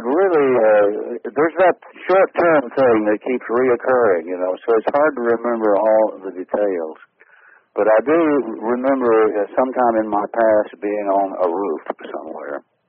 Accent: Texas, United States; And I grew up in Texas, so we have our share of tornadoes and bad thunderstorms down in that area.

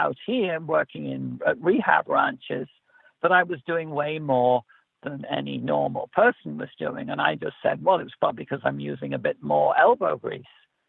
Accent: Liverpool, North West England, United Kingdom; moved away; Yes, I am from Liverpool originally. I've lived here now 30 plus years. And yeah, I was doing corporate stuff in England. I'm also a farmer's son, so I grew up around animals

